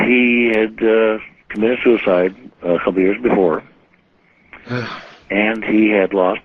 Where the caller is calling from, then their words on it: Long Beach, California, United States; from Long Beach, California.